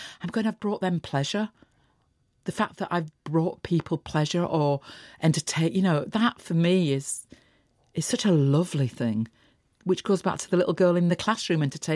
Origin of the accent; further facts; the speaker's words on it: Yorkshire and the Humber, United Kingdom; And I'm a Yorkshire woman, so her words and her landscape is the same as my landscape.